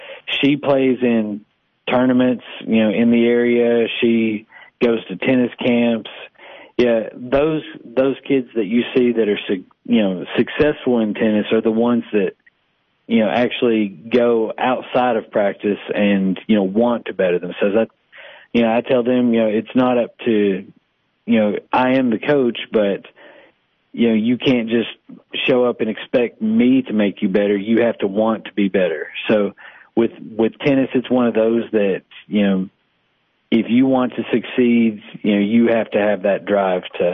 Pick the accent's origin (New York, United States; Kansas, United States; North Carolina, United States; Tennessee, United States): Tennessee, United States; Sparta; Well, I grew up in Sparta, Sparta native. I played tennis in high school.